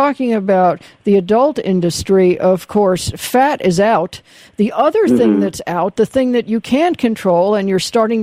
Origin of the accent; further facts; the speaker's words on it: Van Nuys, California, United States; certainly growing up in Van Nuys, you saw it right on the street.